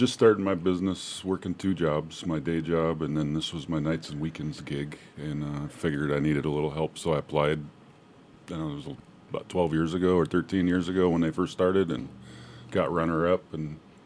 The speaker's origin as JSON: {"language": "English", "region": "Washington", "country": "United States", "moved": "yes", "lives_now": "Alaska, United States", "said": "And I moved up here from Washington in 1991. Didn't really know anything about my culture."}